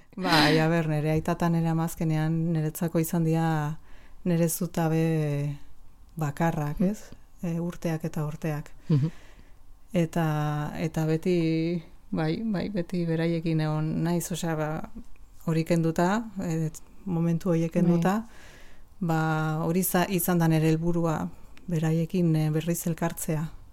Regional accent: Basque Country, Spain; also born or lived in Nicaragua; hemengoa naiz, bale? Baina, bueno, jaiotzez, ba, nikaragüense, odolez gernikarra, nire familia guztia angoa delako, baina parte handi bat, mexikana.

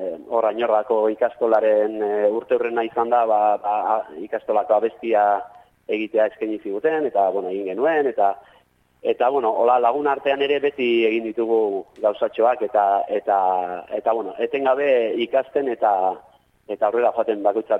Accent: Pasaia, Basque Country, Spain; Bai, ni pasaitarra naiz

